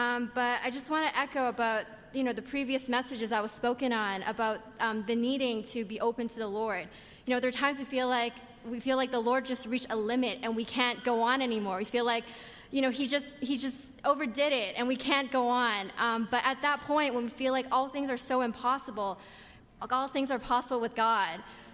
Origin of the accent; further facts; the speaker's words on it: Vancouver, British Columbia, Canada; moved away as an adult; now in New York City, United States; I'm from Vancouver, and I was serving on the campus full time. But then I got married, and I moved to New York City to be with my husband